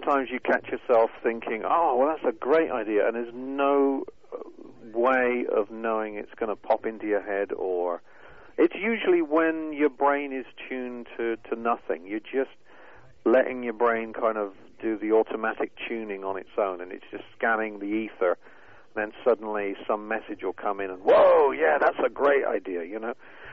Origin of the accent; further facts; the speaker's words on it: England, United Kingdom; I'm typically English, you know, bad teeth, and I collect stuff.